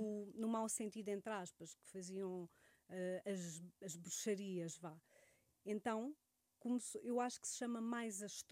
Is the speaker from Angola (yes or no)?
no; Alentejo, Portugal; Eu também cresci no Alentejo, numa aldeia.